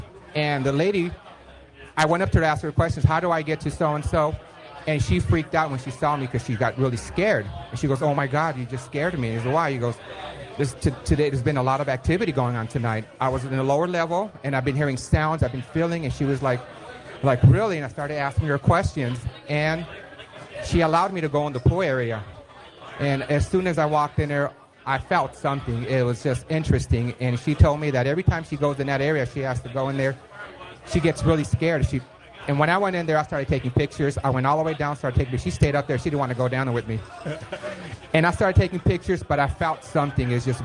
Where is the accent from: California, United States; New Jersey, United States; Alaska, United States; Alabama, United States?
California, United States; Harbor City; I'm from Harbor City.